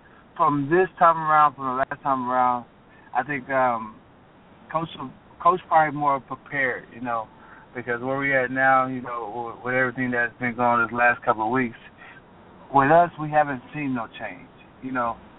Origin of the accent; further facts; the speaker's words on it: Amarillo, Texas, United States; also born or lived in Denver, United States / Dallas, United States; Yes, sir. I was born in Denver. Then I moved to Amarillo. And from Amarillo, Texas, I moved here in middle school, and I've been here since ever since in Dallas.